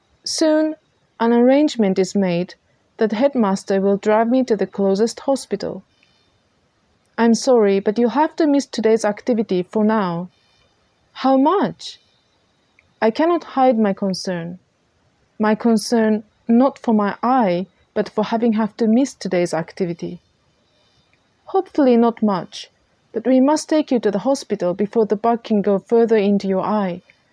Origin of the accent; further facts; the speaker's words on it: Japan; now in Ottawa, Canada; My stay in my hometown in Japan is also coming to an end. In less than 2 weeks, I will head back to Ottawa.